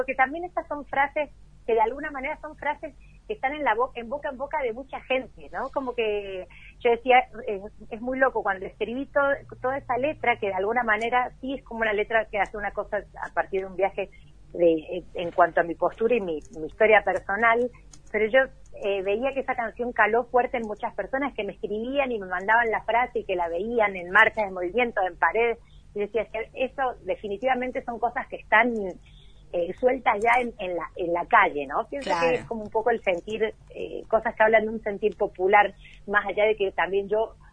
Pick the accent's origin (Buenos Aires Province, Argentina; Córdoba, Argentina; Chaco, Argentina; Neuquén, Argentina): Córdoba, Argentina; accent: Argentine, Cordoban; moved away; viví 10 años en México, y en México de hecho se me cagaron de risa siempre porque me dijeron que no podían creer que viviendo 10 años afuera ellos me seguían escuchando hablar como argentina y como cordobesa.